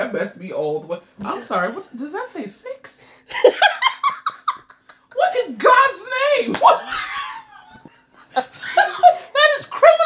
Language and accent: English; New York, United States; is this because I'm from New York and he's from here?